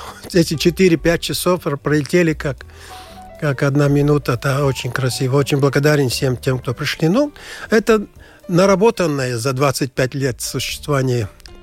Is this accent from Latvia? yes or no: yes; Latvia; first language Latvian; Russian is a second language; я все-таки считаюсь, есть латышский актер, мой родной язык латышский